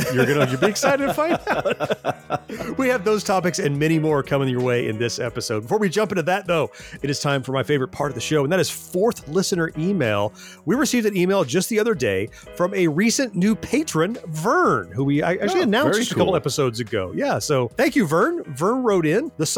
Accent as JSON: {"language": "English", "town": "Tampa", "region": "Florida", "country": "United States", "tie": "born or raised there", "also_born_or_lived": "Southern California", "said": "I grew up in Tampa, Florida, but I've spent most of my career, other than boot camp and trade schools, stationed in Southern California."}